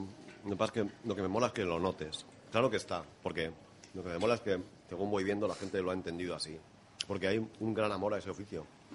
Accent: Portugalete, Basque Country, Spain; yo soy de Portugalete, que es una ciudad industrial, era en su día y tal.

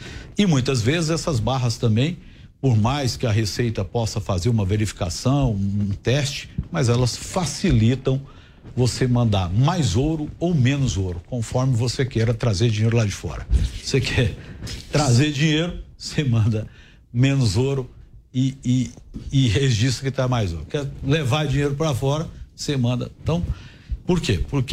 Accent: Goiás, Brazil; born there; meus filhos nasceram lá, e diz que mãe é quem cria, então é minha terra-mãe, embora eu tenha nascido em Goiás.

